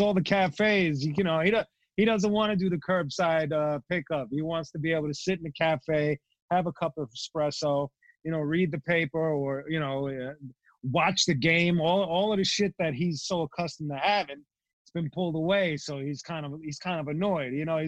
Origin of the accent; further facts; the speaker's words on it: Brooklyn, New York, United States; Growing up in Brooklyn, I understand all of them.